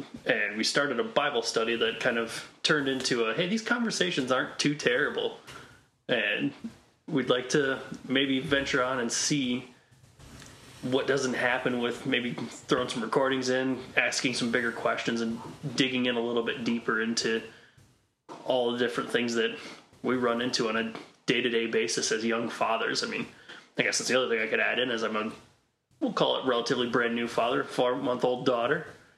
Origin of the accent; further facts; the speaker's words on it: Michigan, United States; I grew up in Northern Michigan and found my way down to Grand Rapids, where I eventually met my wife.